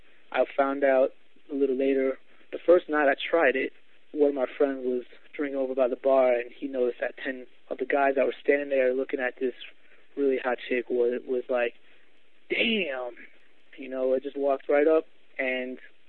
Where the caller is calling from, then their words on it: Maryland, United States; I'm calling from Maryland, United States.